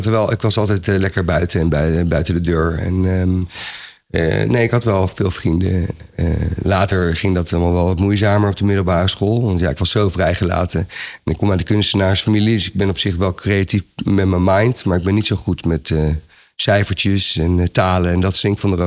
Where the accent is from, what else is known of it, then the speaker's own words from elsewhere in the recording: Wassenaar, South Holland, Netherlands; Ja, ik ben opgegroeid in Wassenaar, een beetje tegen Leiden aan.